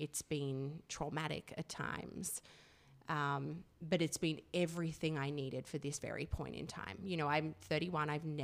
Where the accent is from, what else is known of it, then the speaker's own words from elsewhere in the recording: Australia; moved away as an adult; also born or lived in United Kingdom; And so I moved from Australia to the UK.